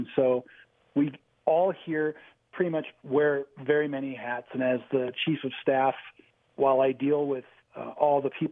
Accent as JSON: {"language": "English", "region": "Ohio", "country": "United States", "tie": "born there", "said": "It's interesting because I was born in Ohio. You know, I come from, I have the blood, but I didn't necessarily have the culture growing up."}